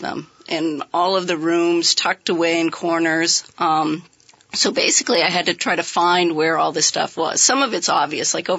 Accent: Waterbury, Vermont, United States; And I grew up here in Waterbury, so I'd heard about the flood of 27 my whole life.

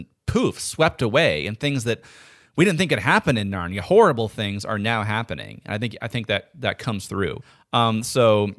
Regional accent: United States; even I, as an American, have of Santa Claus.

